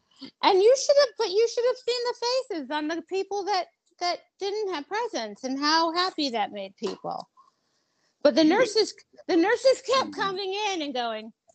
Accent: Sedona, Arizona, United States; Okay. I grew up in Sedona, Arizona.

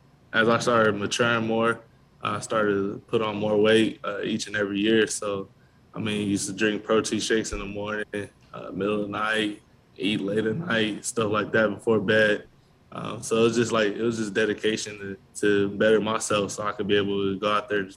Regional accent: California, United States; So I'm from Southern California, so going out there and be able just to show them

